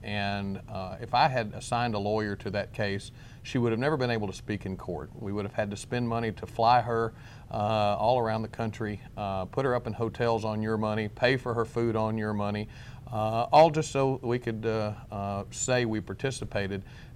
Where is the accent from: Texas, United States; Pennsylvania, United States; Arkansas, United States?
Arkansas, United States; I've made no secret about the idea that I was born in Arkansas. I've lived in Arkansas all my life.